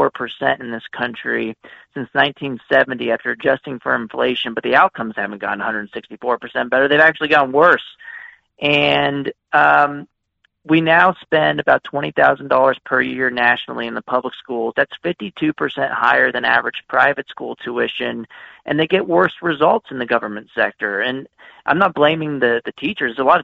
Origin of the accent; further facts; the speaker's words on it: Texas, United States; And even in states that ban these divisive topics, my home state of Texas, we banned CRT, for example.